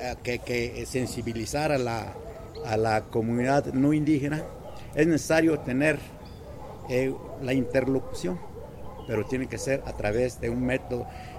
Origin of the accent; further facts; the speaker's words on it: Oaxaca, Mexico; moved away; soy zapoteco de la Sierra Norte del Estado de Oaxaca, y tenemos 50 años en el radicando acá, un poco más.